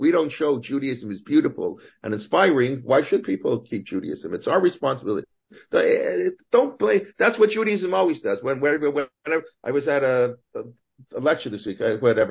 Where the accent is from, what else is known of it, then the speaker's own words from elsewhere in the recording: Canada; I grew up in a democratic country. I have certain values that I picked up because I grew up in Canada, and I'm proud of them.